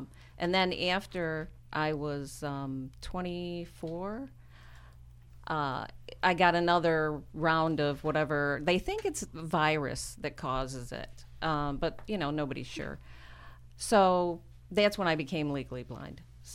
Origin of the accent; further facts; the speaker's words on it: Cicero, New York, United States; I am from upstate New York, yeah. just north of Syracuse, yeah. Cicero, New York.